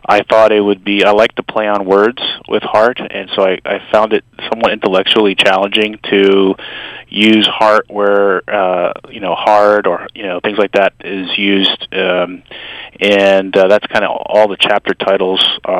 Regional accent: Kearny, New Jersey, United States; I was born and raised in Kearny, New Jersey, not far from here. My parents were Cuban immigrants, as were my two older siblings, so I was actually the first born here in the States.

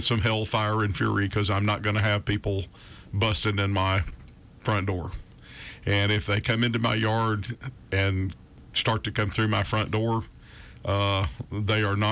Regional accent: Montgomery, United States; I grew up in Montgomery, and if you grew up in Montgomery like I did, you know the Reed family.

